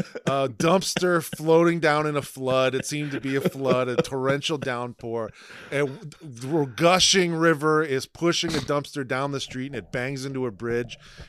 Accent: Toledo, Ohio, United States; Jimmy Jackson, Toledo, Ohio's finest. I'm from Toledo. Jimmy Jackson's our guy.

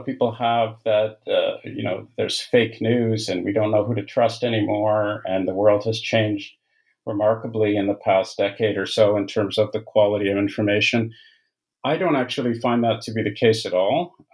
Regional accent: Canada; I'm Canadian by origin, and those degrees were in Canada

